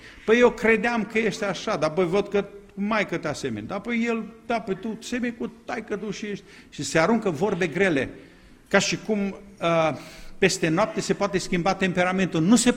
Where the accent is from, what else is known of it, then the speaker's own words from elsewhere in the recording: Transylvania, Romania; Eu sunt ardelean.